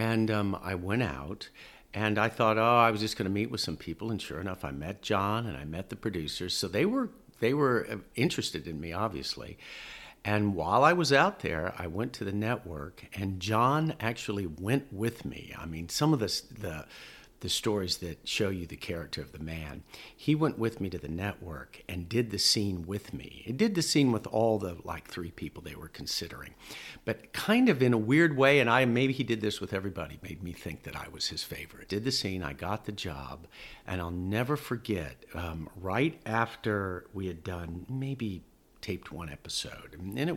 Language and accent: English; New York, United States; because I was from New York. I was nobody.